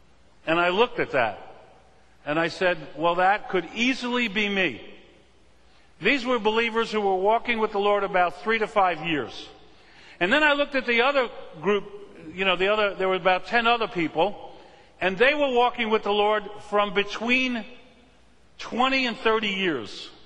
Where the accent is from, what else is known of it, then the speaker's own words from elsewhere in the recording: Brooklyn, New York, United States; I remember when I was growing up in Brooklyn, I was about 11 years old, and I got a revelation. I grew up in Flatbush in Brooklyn